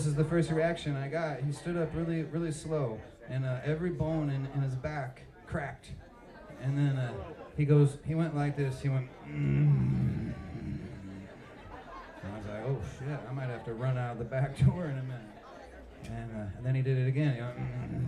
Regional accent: Delavan, Illinois, United States; I was living in my hometown of Delavan, Illinois.

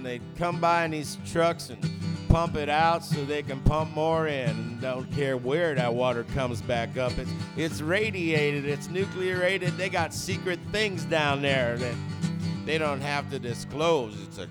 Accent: Pennsylvania, United States; And out in West Virginia, and back in my hometown, Southern Pennsylvania, there's shaleyonaires around.

